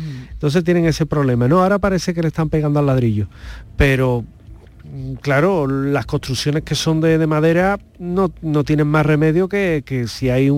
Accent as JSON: {"language": "Spanish", "region": "Scotland", "country": "United Kingdom", "said": "Pues yo soy de Escocia, entonces un castillo escocés."}